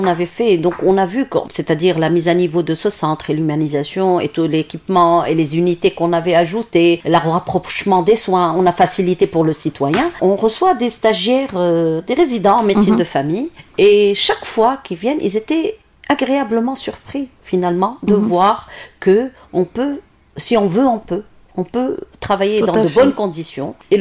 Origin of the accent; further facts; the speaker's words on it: Tunisia; born there; Je suis née en Tunisie et, Inch'Allah, je mourrai en Tunisie.